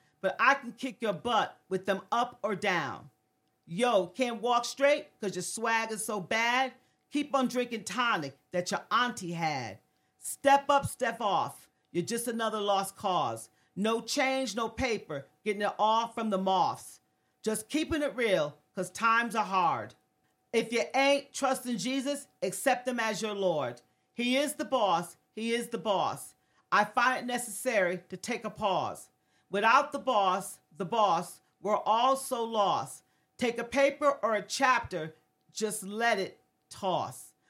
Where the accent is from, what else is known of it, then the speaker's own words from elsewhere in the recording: New Haven, Connecticut, United States; I was born around 1962 in New Haven in the Hill section.